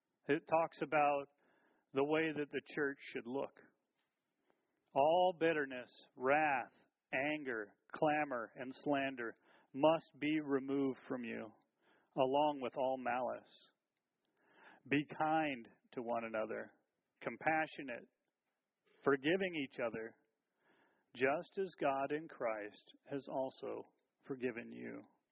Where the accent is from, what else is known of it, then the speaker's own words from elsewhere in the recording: United States; I know as an American, I hear